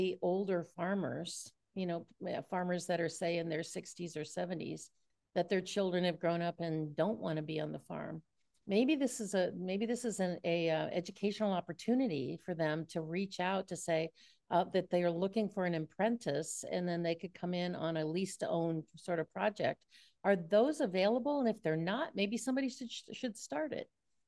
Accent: Ohio, United States; you know, because I'm from Ohio, and I wanted to go out and say, yeah, I think I want to start a farm. I mean, I wouldn't, even though I grew up on a farm many years ago, I never farmed.

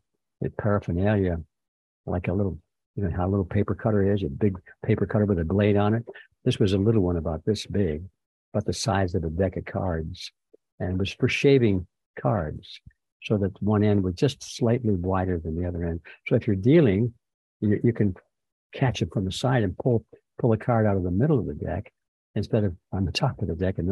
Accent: Detroit, Michigan, United States; Born in 1931. Right. Okay. And born on the east side of Detroit

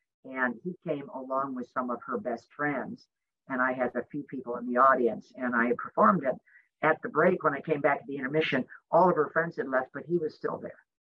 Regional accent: Andover, New York, United States; I'm from Andover, New York.

